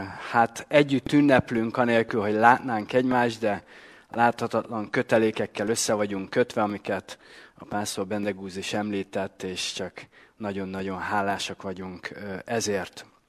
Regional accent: Debrecen, Hajdú-Bihar, Hungary; gyerekkori játszó pajtások voltunk, Debrecenben, hogy felnőttünk.

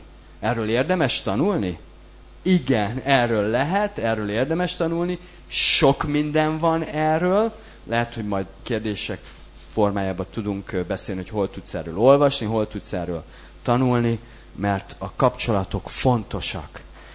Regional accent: Debrecen, Hajdú-Bihar, Hungary; Magyarországon születtem, debreceni vagyok, jó?

